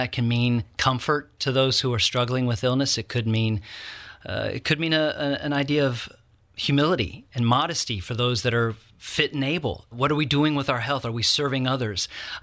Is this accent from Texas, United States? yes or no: yes; El Paso, Texas, United States; Well, I grew up in El Paso, Texas, went to Baylor University and got my master's in the UT system.